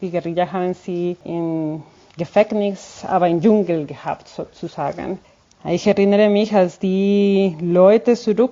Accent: Cali, Valle del Cauca, Colombia; German is a second language; now in Germany; In Cali. Cali ist die drittgrößte Stadt Kolumbiens.

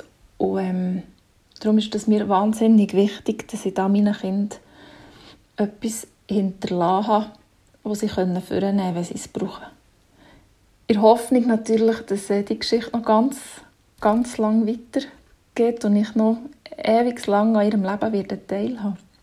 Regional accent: Bern, Switzerland; ich bin 35 und ich komme aus dem Kanton Bern.

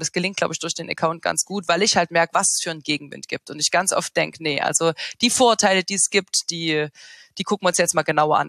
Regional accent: Saxony, Germany; accent: Saxon; ich war nie die Vorzeige-Sächsin und ich habe auch lange versucht, mir meinen Dialekt abzutrainieren. Ich bin eigentlich eine totale Dialektverräterin mit Spracherziehung, mit Logopädie, mit unbedingt Hochdeutsch sprechen wollen.

